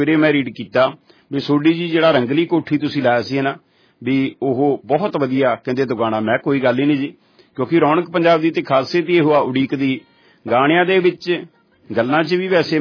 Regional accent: Kohala, Punjab, India; ਮੇਰਾ ਪਿੰਡ ਕੋਹਾਲਾ

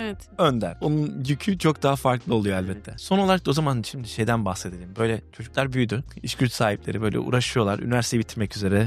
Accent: Adana, Turkey; Adana'da Adanalıyım yani.

